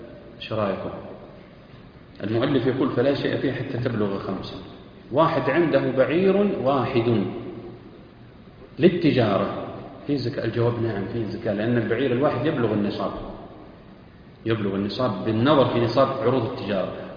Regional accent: Saudi Arabia; لا تكاد تجب عندنا في المملكة العربية السعودية كلها

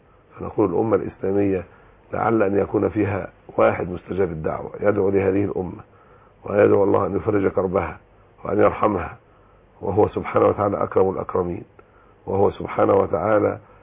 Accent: Egypt; بلادنا مصر

